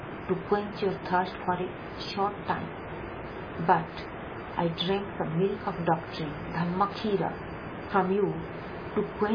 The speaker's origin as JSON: {"language": "English", "region": "Odisha", "country": "India", "second_language": "English", "said": "like I am from Odisha, and in Odisha we say, be an old person."}